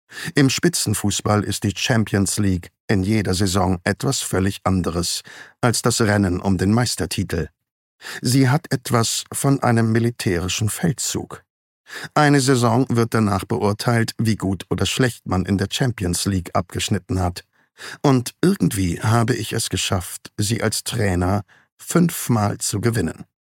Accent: Emilia-Romagna, Italy; Ich bin auf einem Bauernhof in der Emilia-Romagna aufgewachsen, nördlich des Apennin und südlich der Alpen.

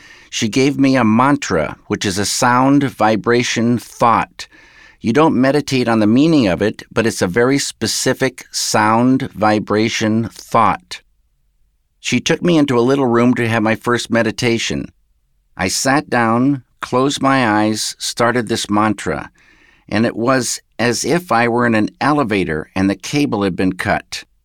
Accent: Northwest, United States; I started out just as a regular person growing up in the Northwest.

